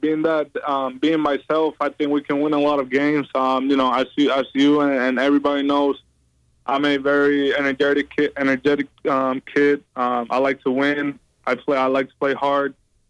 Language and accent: English; Puerto Rico; now in United States; when I came here to the States, you know, I'm from Puerto Rico